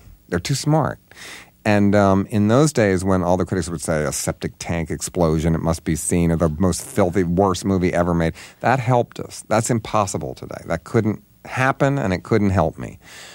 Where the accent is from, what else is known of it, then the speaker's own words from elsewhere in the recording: Baltimore, Maryland, United States; They wouldn't even look at my movies because I was from Baltimore.